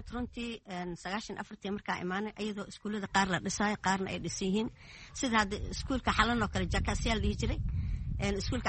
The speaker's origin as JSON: {"language": "Somali", "town": "Jamaame", "region": "Lower Juba", "country": "Somalia", "tie": "born or raised there", "also_born_or_lived": "Mogadishu", "moved": "as an adult", "said": "Aniga Soomaaliyan ku dhashay, qaasatan degmada Jamaamaan ku dhashay, laakiin hadda Qaxan waxaan kasoo qaxay. Markaan soo qaxay Muqdisho xaafada Madiina ayaan kasoo qaxay. Jamaama ayaan ku barbaaray"}